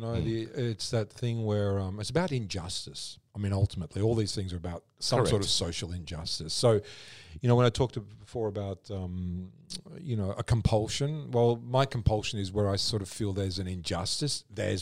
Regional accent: Australia; like as an Australian, you know, like so that you have this sort of protected area, but still the outside world is where you're going to have to live.

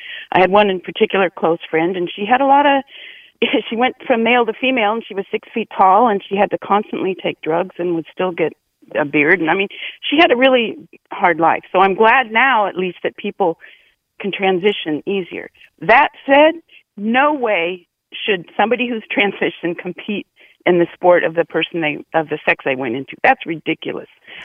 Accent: California, United States; also born or lived in San Francisco; And I also lived in San Francisco most of my life. Actually, I'm native Californian.

